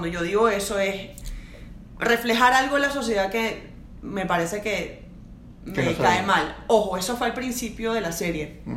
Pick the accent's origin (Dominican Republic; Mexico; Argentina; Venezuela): Venezuela; bueno, como venezolana, cuando yo hago un show de stand-up para un público venezolano, es bastante fácil saber qué temas hablar